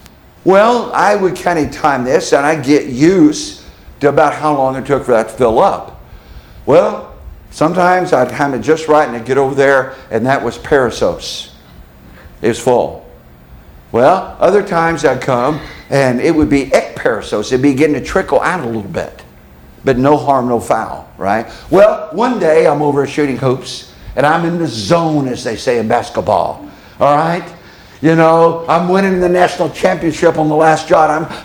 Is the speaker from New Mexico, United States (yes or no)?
no; Indiana, United States; Someone asked me if I played basketball. I said, yes, I'm from Indiana. It's a religion in Indiana.